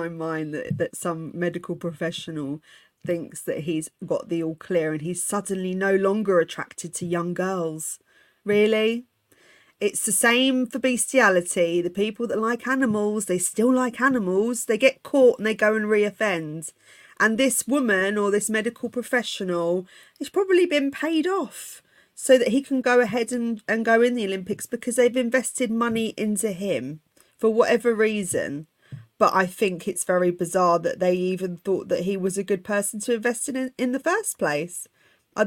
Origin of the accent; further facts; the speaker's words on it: Ireland; I'm actually Irish